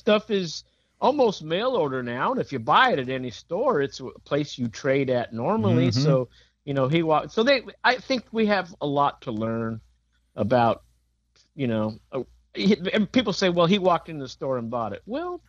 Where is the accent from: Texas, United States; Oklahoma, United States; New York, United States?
Texas, United States; and here we are from Texas